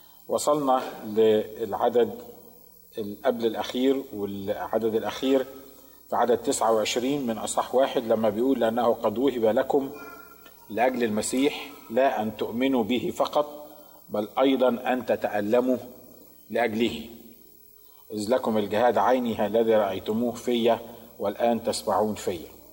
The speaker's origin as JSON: {"language": "Arabic", "country": "Egypt", "said": "عندنا في مصر بنسميهم"}